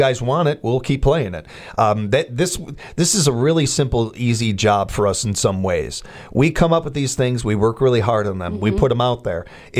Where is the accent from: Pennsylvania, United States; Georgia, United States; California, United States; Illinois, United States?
Illinois, United States; Chicago; I think part of it is growing up in Chicago and around so much of it and everything.